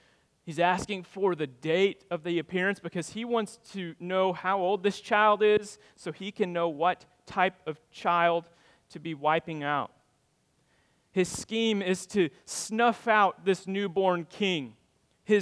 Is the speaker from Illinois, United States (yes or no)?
yes; Cobden, Illinois, United States; When I think of obscure, I think of my hometown of Cobden, Illinois. It's like 1,200 people.